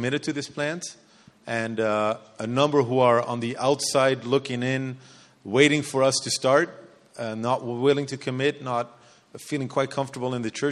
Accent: Eindhoven, North Brabant, Netherlands; English is a second language; I don't know if you guys can pronounce that. I was born and raised in Eindhoven. It's the fifth city in the Netherlands, in the south. That makes a big difference.

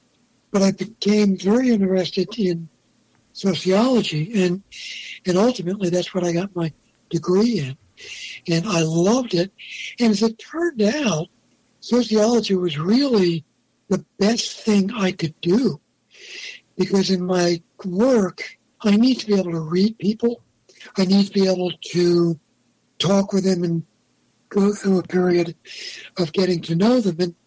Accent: Pennsylvania, United States; But I grew up just outside Philly.

